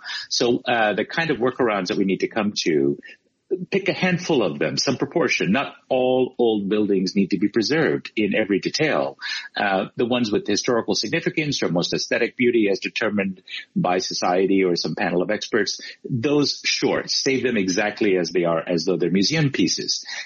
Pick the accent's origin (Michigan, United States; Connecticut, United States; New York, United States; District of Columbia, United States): Connecticut, United States; also born or lived in Massachusetts; we have this in New England, where I grew up in Connecticut and Massachusetts.